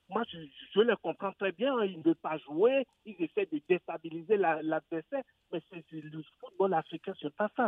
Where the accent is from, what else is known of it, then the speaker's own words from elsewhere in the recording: Benin; Je suis un Béninois